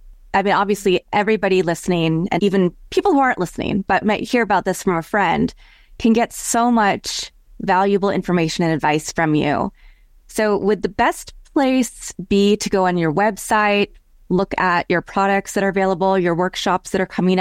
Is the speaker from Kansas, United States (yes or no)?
yes; Kansas, United States; And, I'm from Kansas originally.